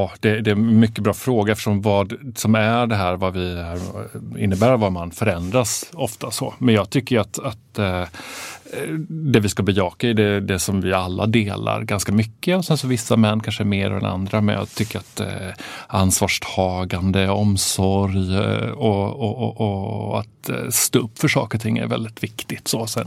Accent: Argentina; jag kommer från från Latinamerika och dels så, från Argentina med en svensk mamma och sen så uppvuxen i frikyrka.

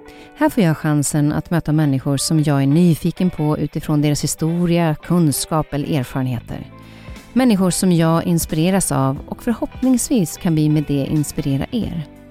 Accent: Norway; Swedish is a second language; jag är norsk och har svårt att prata svenska med norrmän och tvärtom.

